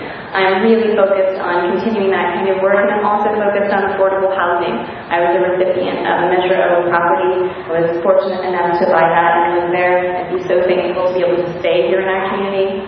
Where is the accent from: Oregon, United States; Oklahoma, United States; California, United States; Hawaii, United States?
California, United States; I grew up in the East Bay. I came to UCSB